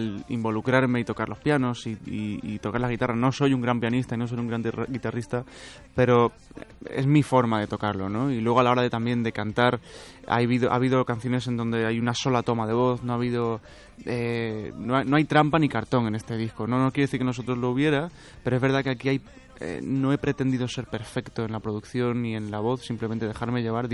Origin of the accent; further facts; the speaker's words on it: Málaga, Andalusia, Spain; yo soy andaluz, soy malagueño y se echa de menos el olor a Málaga